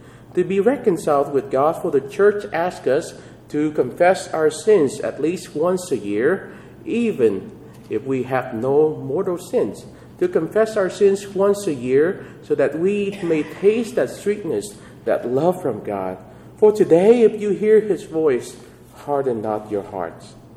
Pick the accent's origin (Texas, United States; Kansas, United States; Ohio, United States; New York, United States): Kansas, United States; Yes, I'm from Kansas. We call Coke pops.